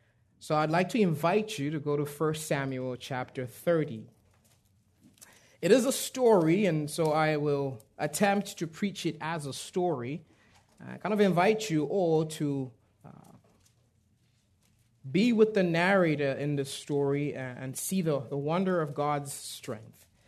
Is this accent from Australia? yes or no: no; Malawi; moved away as an adult; I was born and raised in Malawi, and I met my beautiful wife there.